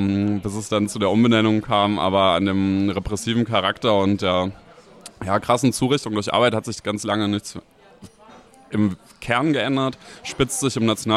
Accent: Hesse, Germany; now in Leipzig, Germany; vor allem mit jüdischen Landgemeinden in Hessen, wo ich aufgewachsen bin

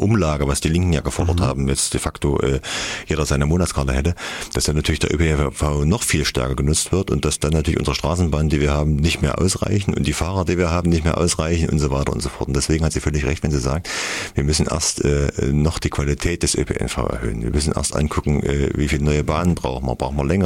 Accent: Petersberg, Thuringia, Germany; Also ich bin aufgewachsen in Petersberg, wir hatten Nachbarn, die hatten eine Garage am Roten Berg.

